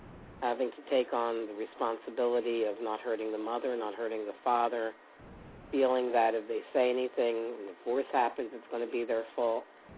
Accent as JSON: {"language": "English", "town": "Philadelphia", "region": "Pennsylvania", "country": "United States", "accent": "Philadelphia", "said": "Absolutely. My Philadelphia accent should really do the job."}